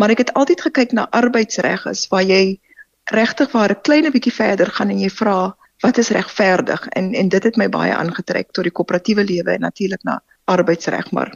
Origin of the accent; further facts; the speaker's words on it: Eastern Cape, South Africa; born there; also born or lived in Johannesburg; ek is oorspronklik gebore in die Ooskaap en toe het ons Weskaap toe gekom en natuurlik, ek het 'n bietjie oorsee gewees en toe gaan ek op Johannesburg toe en natuurlik, toe kom ons maar terug huis toe weer na Ryk.